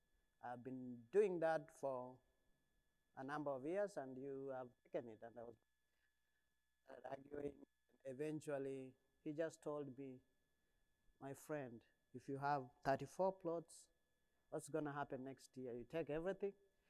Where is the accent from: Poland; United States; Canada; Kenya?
Kenya; moved away; I am originally from Kenya. I came to this country in 2004. When I came to this country, I grew up in a village in Kenya, farming and all that.